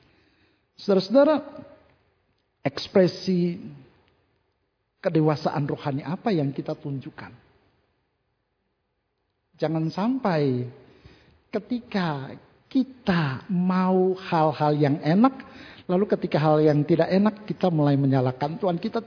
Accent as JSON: {"language": "Indonesian", "town": "Ambon", "region": "Maluku", "country": "Indonesia", "tie": "born or raised there", "said": "ketika saya balik pulang mudik ke kampung halaman saya di Ambon"}